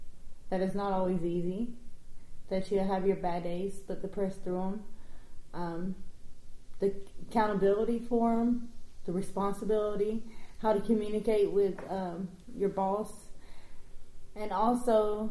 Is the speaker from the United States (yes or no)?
yes; the South, United States; And I'm from the South